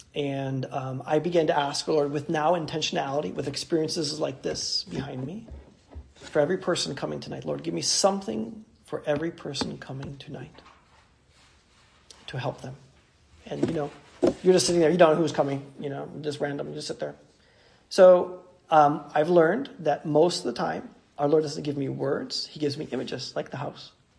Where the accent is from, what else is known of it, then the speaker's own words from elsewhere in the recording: Cleveland, Ohio, United States; And I think that's an ugly color, but I'm from Cleveland, Ohio.